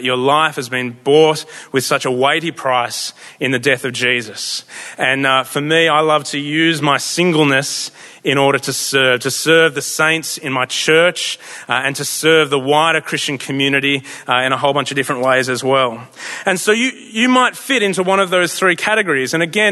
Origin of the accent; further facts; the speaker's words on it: Nowra, New South Wales, Australia; I come from a blue-collar family. My dad was a tradie and his dad was a tradie. And I grew up on the South Coast down in Nowra, so that's where I hail from. And I was an atheist